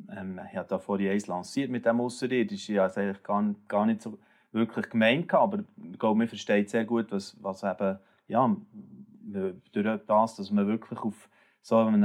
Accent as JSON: {"language": "German", "town": "Zell", "region": "Lucerne", "country": "Switzerland", "tie": "born or raised there", "said": "ich war die ersten Jahre auch noch zu Zell gesehen selber. Ich habe dort hier sozusagen die ersten so Schritte gemacht in mein Leben"}